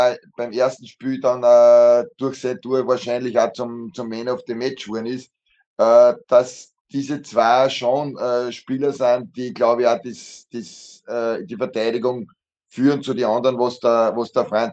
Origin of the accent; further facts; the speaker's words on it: Upper Austria, Austria; als Oberösterreicher Linz-Fan